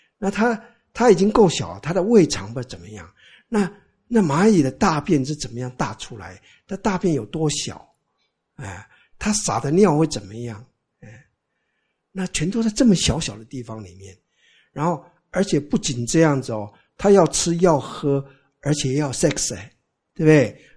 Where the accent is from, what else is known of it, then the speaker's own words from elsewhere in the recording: Taiwan; 我们台湾人见面都不打招呼的